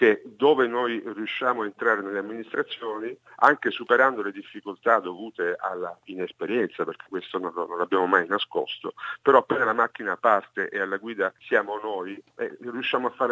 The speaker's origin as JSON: {"language": "Italian", "region": "Apulia", "country": "Italy", "said": "Emiliano proviene dalla mia stessa regione, la Puglia, anch'io sono pugliese"}